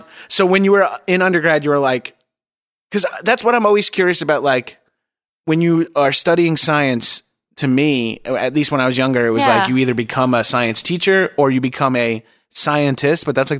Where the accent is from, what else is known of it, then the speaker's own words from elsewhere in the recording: New York, United States; now in California, United States; I'm new to out here. I've only been out here for a few years. I'm from New York